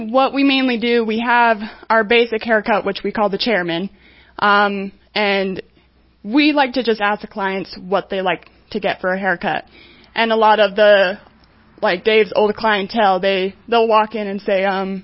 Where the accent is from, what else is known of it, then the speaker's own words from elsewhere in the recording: Wyoming, United States; So I am born and raised in Sublette County, moved over here about a year and a half ago.